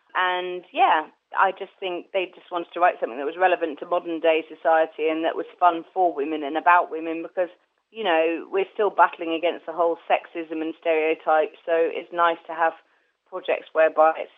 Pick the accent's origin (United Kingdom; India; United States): United Kingdom; Swanage, South West England; So I grew up in Dorset in a little seaside town, Swanage.